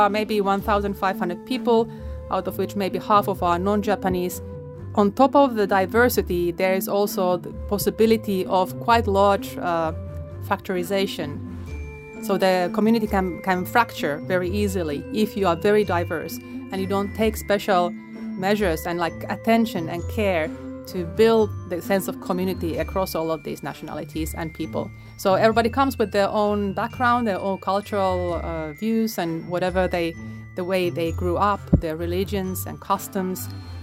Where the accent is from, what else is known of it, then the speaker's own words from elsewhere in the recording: Finland; I was born in Finland, grew up in Finland. I'm half Polish though